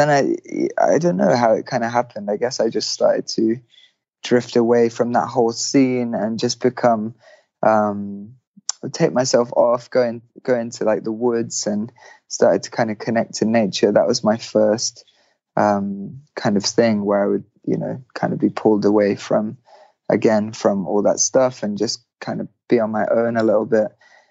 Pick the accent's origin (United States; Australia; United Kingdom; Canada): United Kingdom; England; I guess growing up in England, you know, like the culture is quite, if you're a man at least, like the culture is quite laddie.